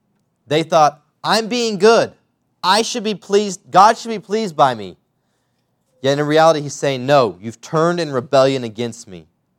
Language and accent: English; Oklahoma City, Oklahoma, United States; I grew up in Oklahoma City where sin, it's rampant. It's a big city.